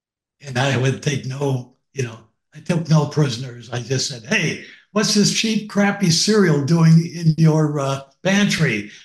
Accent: Wisconsin, United States; I'm a cheesehead from Wisconsin.

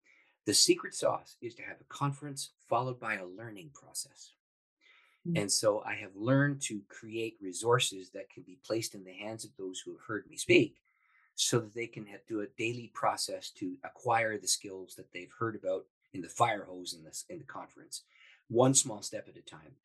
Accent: Canada; I'm Canadian.

